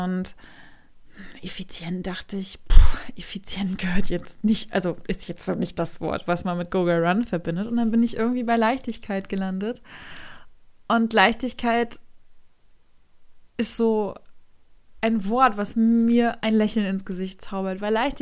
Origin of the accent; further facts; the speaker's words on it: Rostock, Mecklenburg-Vorpommern, Germany; Ich war dieses Jahr in Düsseldorf, in meiner Heimatstadt Rostock, und gerade erst vor kurzem in München.